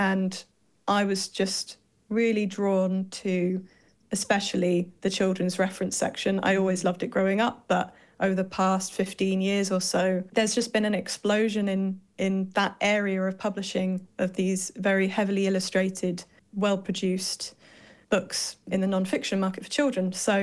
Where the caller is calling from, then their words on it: Bristol, South West England, United Kingdom; Bristol in England.